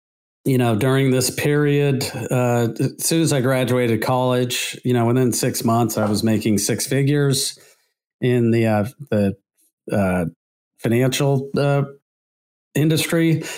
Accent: Seal Beach, California, United States; Yeah, so I grew up in Seal Beach, which is in Orange County. It's just south of Long Beach.

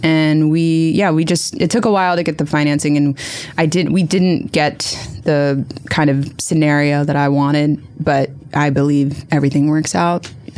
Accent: Wilmington, Delaware, United States; I grew up in Delaware, in Wilmington, Delaware, and there were a lot of, it's a really interesting place to grow up

